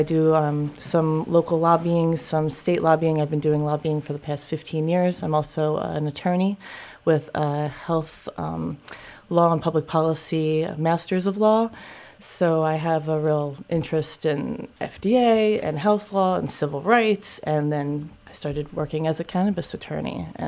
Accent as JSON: {"language": "English", "town": "Natick", "region": "Massachusetts", "country": "United States", "tie": "born or raised there", "said": "I am very happy to be here in Natick today, my hometown, where I'm also a town meeting member."}